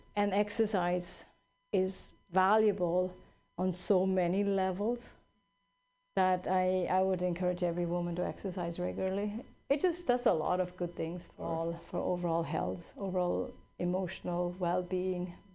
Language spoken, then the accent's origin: English; Switzerland; now in United States; And you know, I grew up in Switzerland.